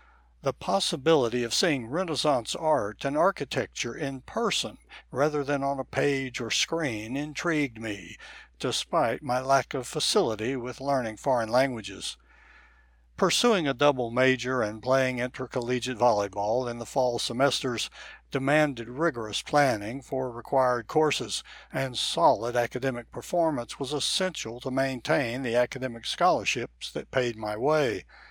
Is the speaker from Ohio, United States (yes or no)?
no; Baltimore, Maryland, United States; Its southern locale offered more warm, sunny days than my hometown of Baltimore, Maryland.